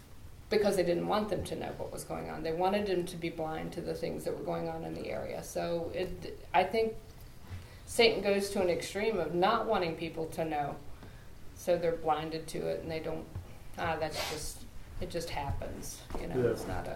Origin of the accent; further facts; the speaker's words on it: West Virginia, United States; When we were in college in southern West Virginia, that was my hometown, so I knew a lot of the stuff that was going on in the area.